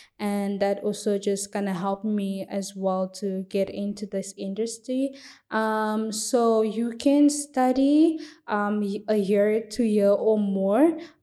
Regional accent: DR Congo; now in Cape Town, South Africa; I'm originally from Congo DRC and reside in Cape Town, South Africa.

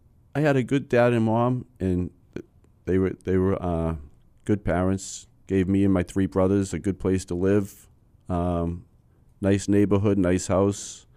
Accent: Melrose, Massachusetts, United States; I grew up about 10 miles north of Boston, the end of the Orange Line in Melrose, Mass.

